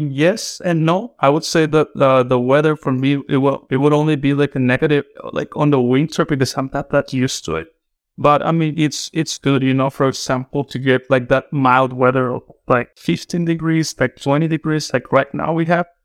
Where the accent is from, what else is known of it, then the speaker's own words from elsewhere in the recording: Mexico; I come from Mexico.